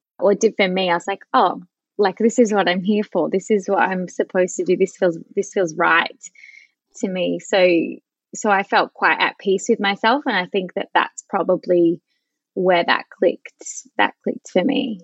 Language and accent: English; Park Orchards, Victoria, Australia; I grew up in Park Orchards. It's where my mum grew up. So my grandparents just lived down the road from us in Corriedale Crescent. And I went to Pops, the local primary school